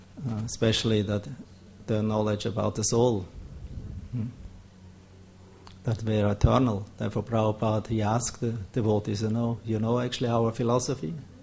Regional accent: Switzerland; I'm from Switzerland, so I came a little late.

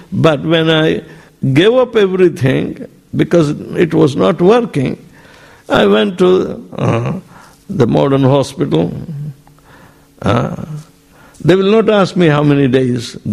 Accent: Gujarat, India; In 1980, I went to India, and I went to my hometown. We had a local newspaper, Friend of Gujarat, okay, Gujarat Mitra.

